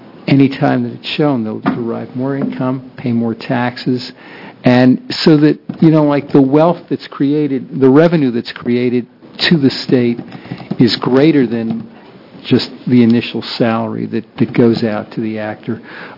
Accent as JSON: {"language": "English", "region": "New York", "country": "United States", "said": "I'm from New York."}